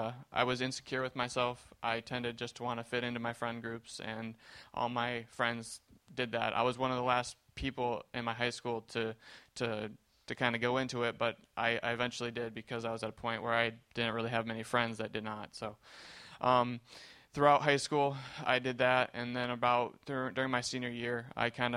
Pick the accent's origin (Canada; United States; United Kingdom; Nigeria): United States; Michigan; So I grew up in Michigan, and I come from a really good family.